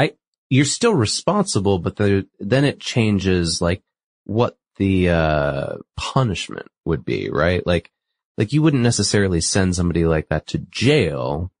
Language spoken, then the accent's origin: English; New England, United States; No, mine's just as equally bad, and I'm from New England.